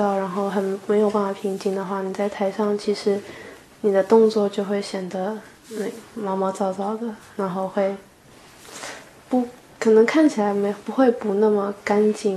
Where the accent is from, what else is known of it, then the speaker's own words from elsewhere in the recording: Taiwan; 我本身从小在台湾长大嘛，所以对中国历史、中国文化比较了解